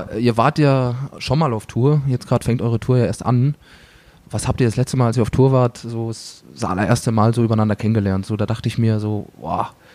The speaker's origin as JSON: {"language": "German", "country": "Germany", "said": "Als Deutscher, ich komme hier nach Kärnten"}